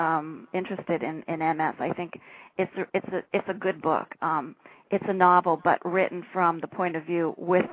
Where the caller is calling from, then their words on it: Allentown, Pennsylvania, United States; Calling from Allentown, Bethlehem, Pennsylvania.